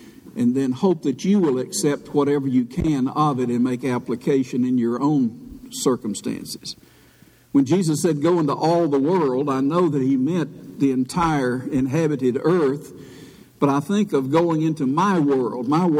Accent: Paris, Tennessee, United States; I grew up in Paris, Tennessee.

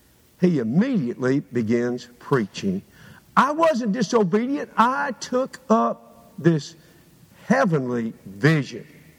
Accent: Tennessee, United States; I'm from Perry County. When a group of us from Perry County get together, we would talk in such strange ways and have such dumb stories

